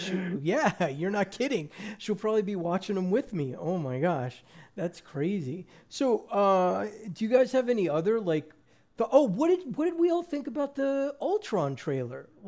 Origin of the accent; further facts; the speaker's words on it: Leonia, New Jersey, United States; As long as they base it in my hometown, Leonia, New Jersey, then I'm all for it.